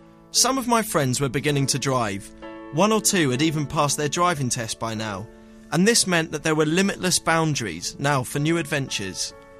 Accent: London, United Kingdom; Being 17, growing up in London suburbia, was filled with highs and lows.

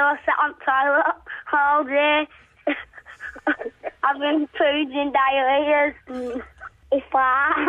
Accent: Bradford, Yorkshire and the Humber, United Kingdom; I'm from Bradford. I'm 6 years old now. Six Monday.

